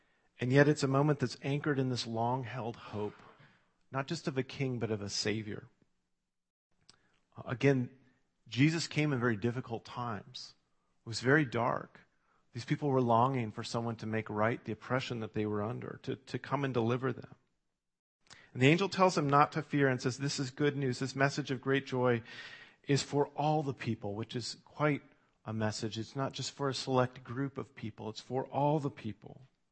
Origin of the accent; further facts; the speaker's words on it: United States; I'll admit, as an American, that's a really interesting question, because we exist because we didn't want a king.